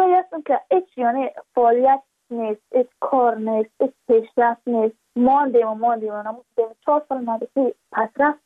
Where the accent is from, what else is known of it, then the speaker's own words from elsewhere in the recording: Badakhshan, Afghanistan; ما از بدخشان هستیم